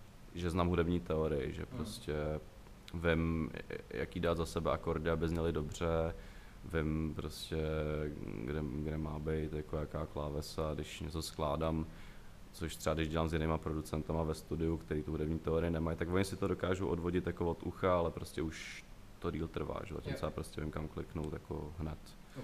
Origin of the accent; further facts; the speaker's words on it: Kladno, Central Bohemian Region, Czechia; also born or lived in Prague; já jsem se narodil v Praze. Půlku života jsem vyrůstal na Kladně, druhou půlku života jsem jako na vesnici vedle Kladna bydlel s rodičema a teďka druhým rokem bydlím v Praze.